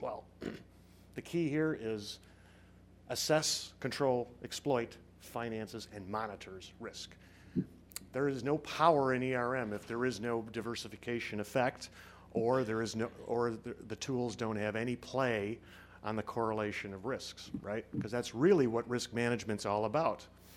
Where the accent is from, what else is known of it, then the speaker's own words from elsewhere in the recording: Chicago, Illinois, United States; I'm a consultant from Chicago, where I believe it's also 92 degrees.